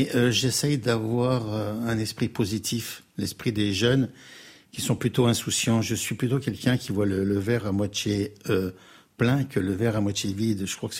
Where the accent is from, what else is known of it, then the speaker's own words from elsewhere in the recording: Joeuf, Grand Est, France; On est à Jeuf, oui.